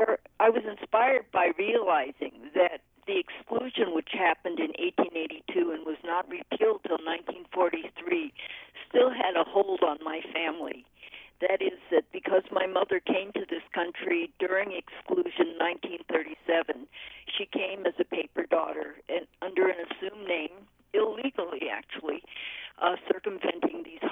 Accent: California, United States; So our knowledge of our Chinese in America was very limited, certainly growing up in California as I did.

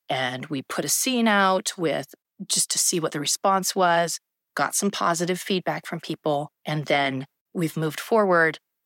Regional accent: Boring, Oregon, United States; as a person who comes from rural Oregon. I was born in Boring, Oregon. And well, I guess I was technically born in Portland, but raised in Boring, Oregon. And this is my background.

